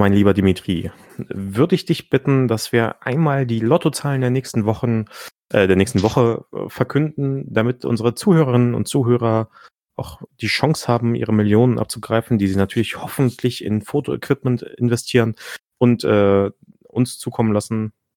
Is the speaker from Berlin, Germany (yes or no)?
no; Lower Saxony, Germany; wir kommen beide ungefähr aus dem Raum der niedersächsischen Landeshauptstadt, also Hannover.